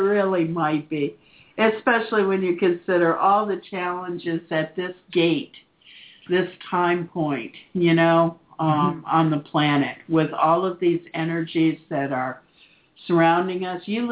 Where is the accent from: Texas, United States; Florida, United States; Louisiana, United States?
Florida, United States; But before that, I mean, I grew up in South Florida, honey.